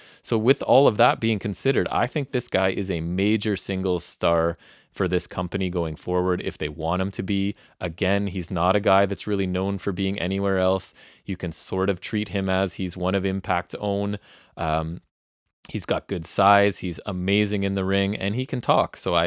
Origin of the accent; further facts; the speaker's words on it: Canada; as a Canadian